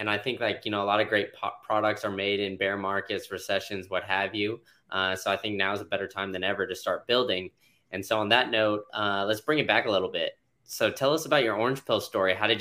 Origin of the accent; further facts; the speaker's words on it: Austin, Texas, United States; now in Florida, United States; But yeah, man, so I grew up in Austin.